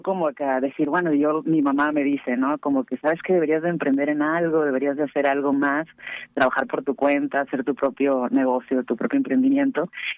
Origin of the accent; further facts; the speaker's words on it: Naranjos, Veracruz, Mexico; born there; Y pues nací en Veracruz, en un pequeño pueblito al norte llamado Naranjos.